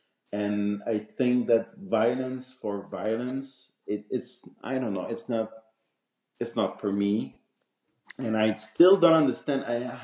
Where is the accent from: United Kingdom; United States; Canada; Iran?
Canada; Montreal, Quebec; Parisian know that I'm from Montreal. But they're like, you're from Montreal, but you're not, you know, you don't speak. We know that you're from Montreal, but it's not that strong.